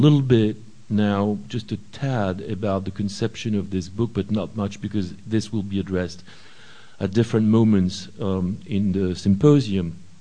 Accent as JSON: {"language": "English", "country": "United States", "said": "So being the American citizen here, I'm going to speak in English."}